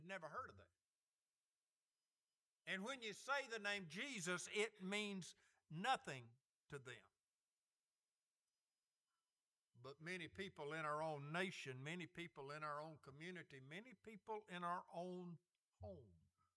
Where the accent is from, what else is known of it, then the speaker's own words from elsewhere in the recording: Alabama, United States; growing up in Alabama, I read this, I heard this, and thought he's talking about cotton.